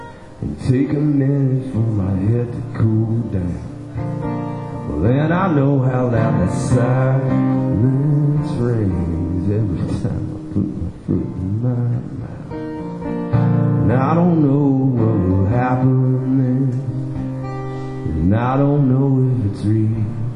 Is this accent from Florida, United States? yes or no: no; Ohio, United States; Mike and I, we're from Ohio. We don't get to see mountains very often.